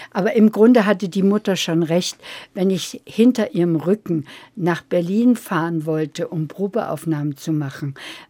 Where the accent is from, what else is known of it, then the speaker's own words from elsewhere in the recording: Bartelsdorf, Ústí nad Labem Region, Czechia; also born or lived in Chomutov; Nein, ich bin nur in Komotau geboren. Ah. Und wir haben dann auf einem Dorf gelebt. Das hieß Bartelsdorf.